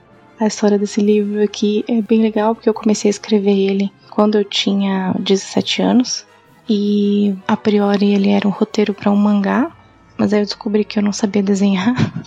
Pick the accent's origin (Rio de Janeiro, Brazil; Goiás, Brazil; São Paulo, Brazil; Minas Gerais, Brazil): São Paulo, Brazil; now in Brasília, Brazil; Eu sou escritora de literatura fantástica. Sou de São Paulo, mas atualmente moro em Brasília.